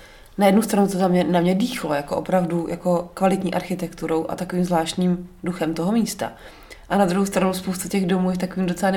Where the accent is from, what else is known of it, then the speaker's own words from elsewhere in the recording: South Moravian Region, Czechia; jak pocházím od Brna